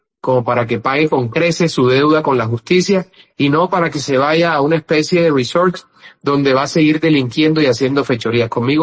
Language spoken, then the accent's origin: Spanish; Colombia; Yo soy el clásico colombiano que es de todo un poquito